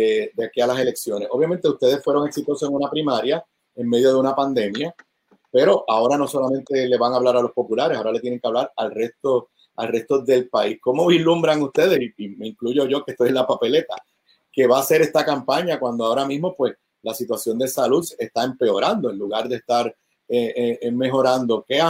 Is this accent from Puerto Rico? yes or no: yes; Puerto Rico; Como ciudadano puertorriqueño le doy las gracias a los dos por hacerse disponible.